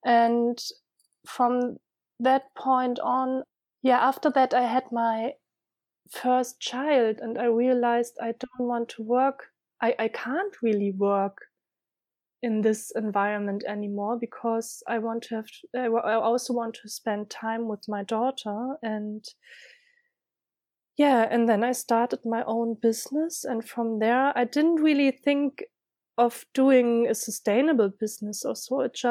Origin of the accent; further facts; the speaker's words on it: Hamburg, Germany; also born or lived in London; I studied in Hamburg in my hometown, and also I did my master's degrees in London